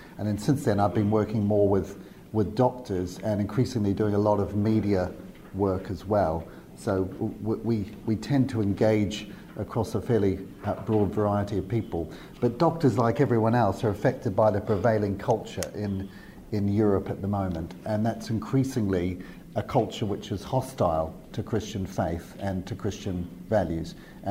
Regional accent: New Zealand; now in United Kingdom; I come originally from New Zealand, but I'm now working in the UK.

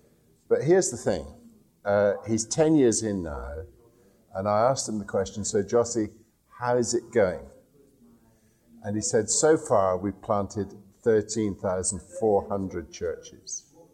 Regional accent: India; born there; I was born in India

